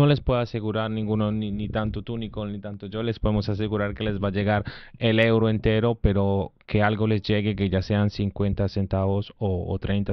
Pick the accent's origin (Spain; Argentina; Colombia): Colombia; cuando yo digo soy de Colombia